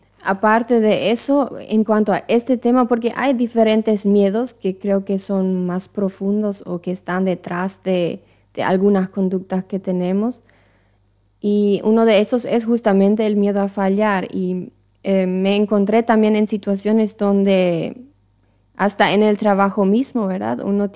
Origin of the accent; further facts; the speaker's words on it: Filadelfia, Boquerón, Paraguay; also born or lived in Asunción, Paraguay; Sí, yo soy de acá, de Filadelfia.